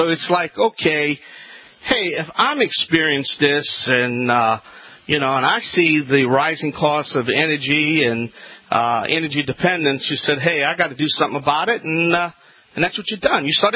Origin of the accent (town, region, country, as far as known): Louisiana, United States